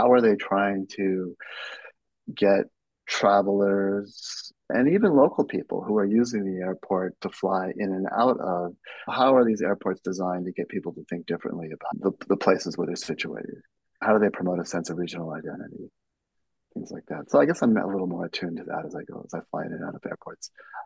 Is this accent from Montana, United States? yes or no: no; California, United States; I'm from the Bay Area, I knew something about its history.